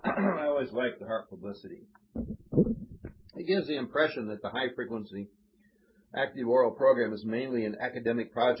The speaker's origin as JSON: {"language": "English", "town": "Ann Arbor", "region": "Michigan", "country": "United States", "tie": "born or raised there", "said": "I remember they put that in Michigan because that's my hometown, Ann Arbor."}